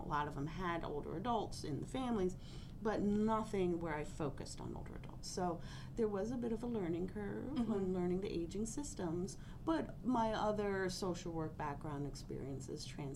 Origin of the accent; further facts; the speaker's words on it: Pennsylvania, United States; So I grew up in the Philadelphia region, right outside of Philly in Montgomery County.